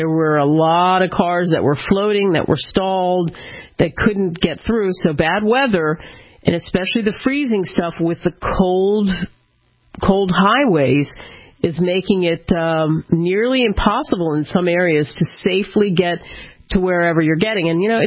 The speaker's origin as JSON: {"language": "English", "region": "New Jersey", "country": "United States", "tie": "born or raised there", "said": "and of course, my hometown, New Jersey and Philadelphia, boy, they always get it the worst, I swear."}